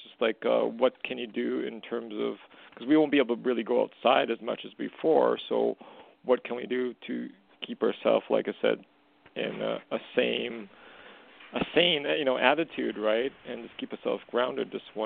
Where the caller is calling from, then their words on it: Canada; Sorry, it's … calling from Canada.